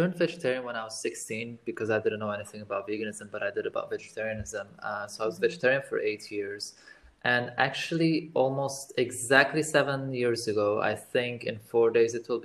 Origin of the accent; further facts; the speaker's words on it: Lebanon; because I'm originally Armenian, but born and raised in Lebanon.